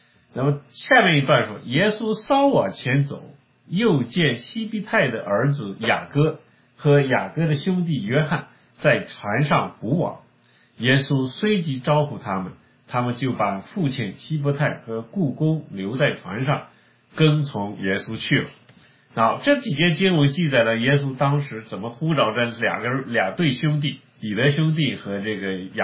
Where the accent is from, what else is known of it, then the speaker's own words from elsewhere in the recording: northern China, China; 那我是北方人，我没打过鱼